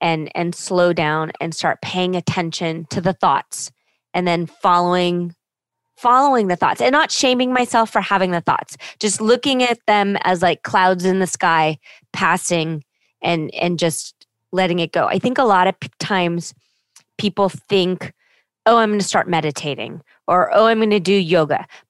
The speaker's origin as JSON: {"language": "English", "region": "Scotland", "country": "United Kingdom", "said": "I'm a real person. I answer my email. I'm Scottish. I don't pay for a VA."}